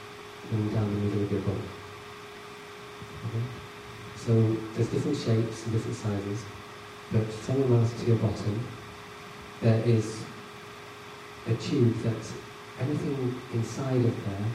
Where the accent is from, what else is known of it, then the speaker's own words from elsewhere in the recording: Wales, United Kingdom; born there; I was born in Wales, but I'm English just a few weeks ago.